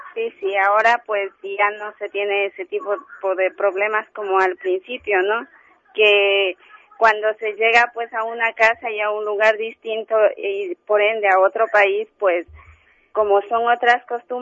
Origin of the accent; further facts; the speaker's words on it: Riobamba, Chimborazo, Ecuador; now in Spain; De la provincia de Chimborazo, en Diobamba.